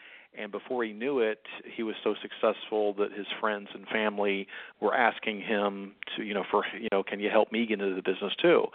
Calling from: Myrtle Beach, South Carolina, United States; We're calling from the home office here in Myrtle Beach, South Carolina.

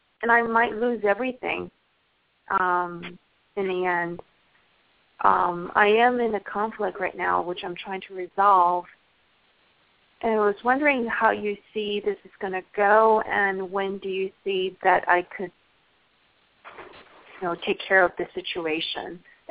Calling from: New York, United States; I'm calling from New York.

